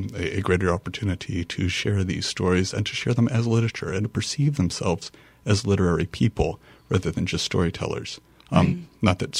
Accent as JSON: {"language": "English", "town": "Atlanta", "region": "Georgia", "country": "United States", "tie": "born or raised there", "lives_now": "Louisiana, United States", "said": "I was raised in Atlanta."}